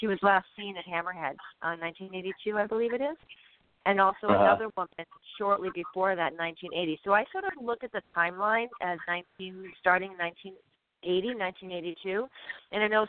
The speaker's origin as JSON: {"language": "English", "town": "Boston", "region": "Massachusetts", "country": "United States", "tie": "born or raised there", "lives_now": "Long Island, United States", "said": "I mean, I grew up in Boston, near Boston, and I was raised to respect the police."}